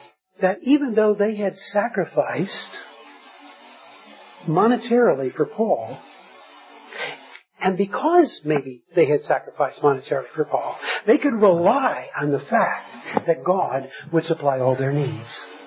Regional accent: Michigan, United States; I guess I come from, that's the first thing that comes to my mind, but I come from Michigan, right?

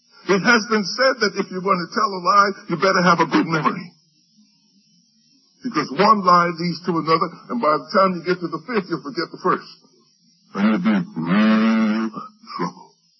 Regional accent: New York City, New York, United States; now in Maryland, United States; Growing up in New York City, I knew the place so well, I could get anywhere I want by public transportation. And then when I came down to Maryland

